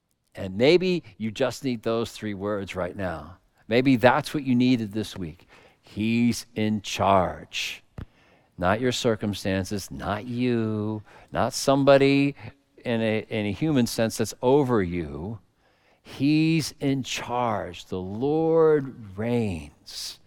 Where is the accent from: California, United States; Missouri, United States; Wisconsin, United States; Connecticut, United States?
Connecticut, United States; I grew up in Connecticut where people had everything.